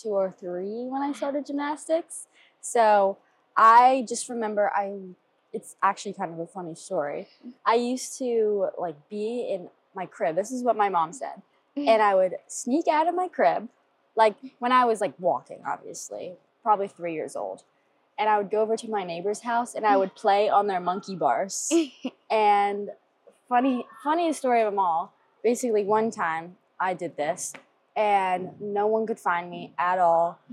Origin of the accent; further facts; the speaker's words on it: Annapolis, Maryland, United States; I'm a part of the Georgia gymnastics team. I'm a sophomore here and I'm from Annapolis, Maryland.